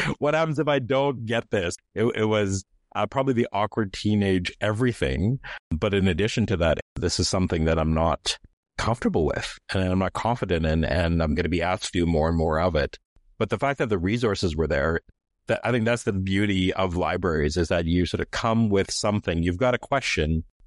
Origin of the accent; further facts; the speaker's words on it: Calgary, Alberta, Canada; You know, Calgary is an amazing place to grow up in, but you need sort of perspective, right? It was a chance to see what else is out there and really experience Canada in a real way.